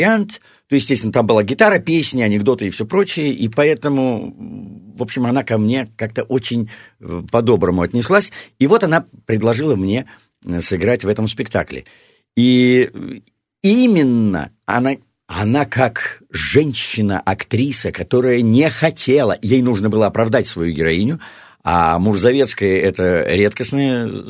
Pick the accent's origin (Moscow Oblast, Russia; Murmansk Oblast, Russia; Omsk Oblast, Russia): Omsk Oblast, Russia; Omsk; Ну, во-первых, мы из Омска оба.